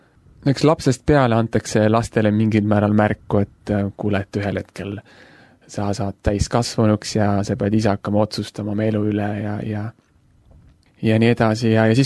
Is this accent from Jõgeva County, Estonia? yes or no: yes; Põltsamaa, Jõgeva County, Estonia; also born or lived in Pärnu; Minu isa on pastor ja tema ameti tõttu on pidevalt ühes kohas teise liigutud ja ma olin vist 6-aastane, kui me kolisime Pärnust ära ja läksime edasi tol hetkel siis Põltsamaale. Põltsamaal sai elatud järgmised 8 aastat